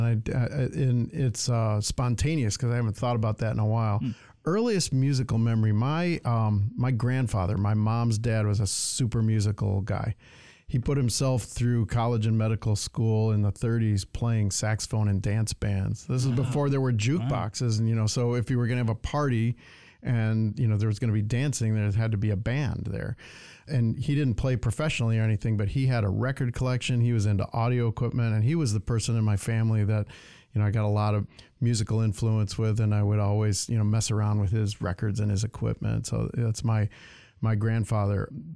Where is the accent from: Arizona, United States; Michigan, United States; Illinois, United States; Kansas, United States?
Michigan, United States; Detroit; And because I grew up in Detroit, so much of it's Motown.